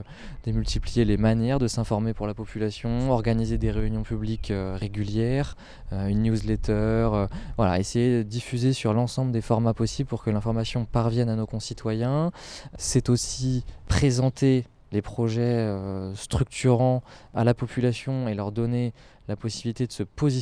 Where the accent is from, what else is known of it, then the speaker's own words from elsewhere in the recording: La Ferté-Bernard, Pays de la Loire, France; j'ai grandi à La Ferté Bernard